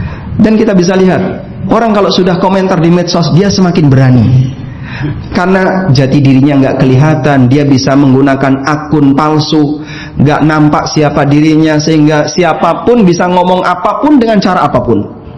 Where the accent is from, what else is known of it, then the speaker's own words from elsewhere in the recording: Yogyakarta, Special Region of Yogyakarta, Indonesia; Saya bicara di Surabaya dan saya dari Jogja.